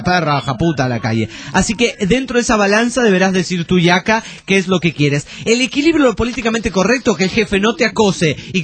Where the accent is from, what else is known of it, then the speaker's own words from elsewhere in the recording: Veracruz, Mexico; Soy de Veracruz, México.